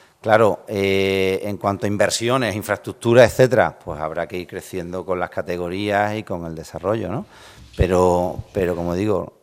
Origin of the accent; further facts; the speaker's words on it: Madrid, Community of Madrid, Spain; Y aunque soy madrileño y vivo en la ciudad al lado